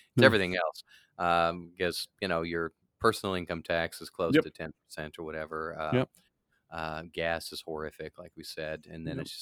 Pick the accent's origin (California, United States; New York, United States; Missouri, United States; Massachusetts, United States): Missouri, United States; Kansas City; born there; I was born in Kansas City, Missouri.